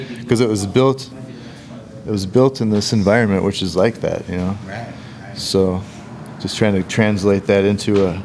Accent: Winona, Minnesota, United States; Because I'm from here. I'm from Winona.

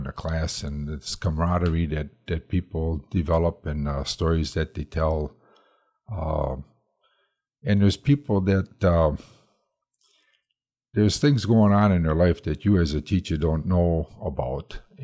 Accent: Madison, Wisconsin, United States; where are you guys from? And we would say we're from Madison, Wisconsin, you know.

